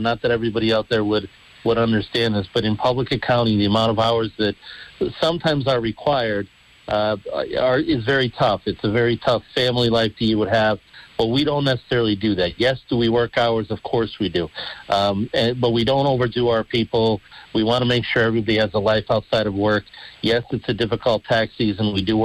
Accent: Dunmore, Pennsylvania, United States; I love Dunmore. It's my hometown. It'll always be my hometown.

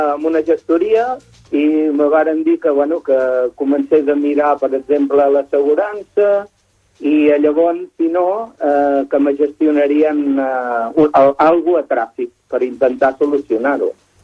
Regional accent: Bordils, Catalonia, Spain; De Bordils.

